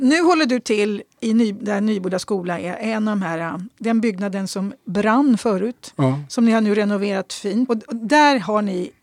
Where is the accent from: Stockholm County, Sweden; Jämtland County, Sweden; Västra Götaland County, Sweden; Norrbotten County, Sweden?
Stockholm County, Sweden; Stockholm; Där har jag också bott. Där är jag uppväxt faktiskt. Ja. Jag är uppväxt i Rågsved mina första 7 år.